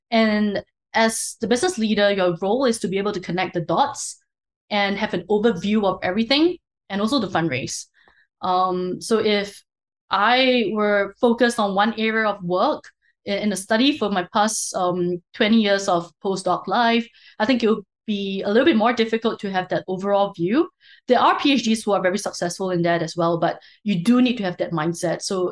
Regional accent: Singapore; For me, I'm Singaporean

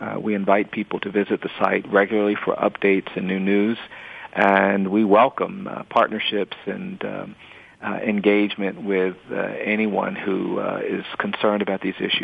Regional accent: the South, United States; I grew up in the South. I started my education in a colored school because the public schools were not open to black children.

